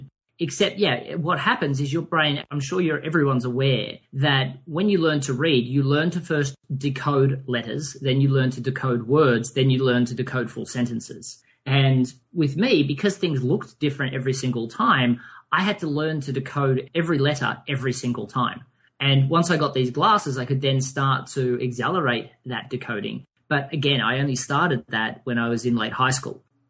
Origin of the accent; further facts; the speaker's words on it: Australia; obviously he said, mate, because we're Australian, that's what we say